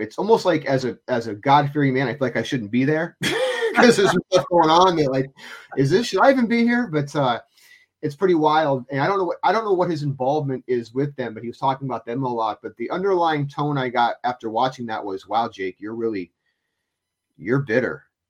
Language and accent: English; Pennsylvania, United States; when I was in high school, I grew up in Pennsylvania, like you know